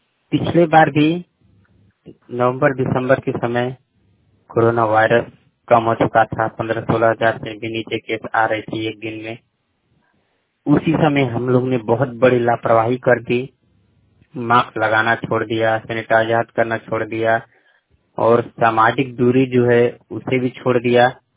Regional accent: Ghazipur, Uttar Pradesh, India; ग्राम मुरियारी, post Lakhania, जिला गाजीपुर, उत्तर प्रदेश का निवासी हूँ।

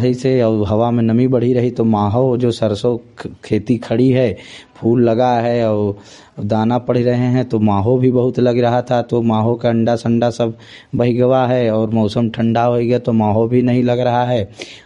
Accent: Uttar Pradesh, India; और मैं जो है बीजे मऊ रानीगंज तहसील प्रतापगढ़ जनपद का रहने वाला हूँ।

